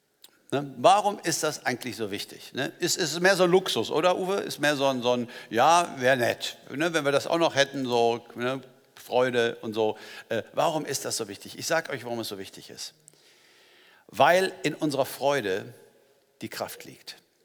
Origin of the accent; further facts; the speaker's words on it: Langerfeld, North Rhine-Westphalia, Germany; ticke da also eher westfälisch, kein Wunder, ich komme ja aus Langerfeld, ich bin ja schon ein bisschen mehr in diese Richtung.